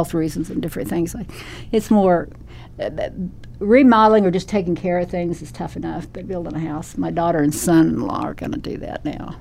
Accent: England, United Kingdom; And we're English.

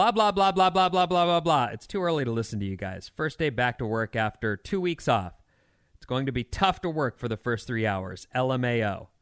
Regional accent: Irvine, California, United States; I grew up in Irvine, California, which is in Southern California

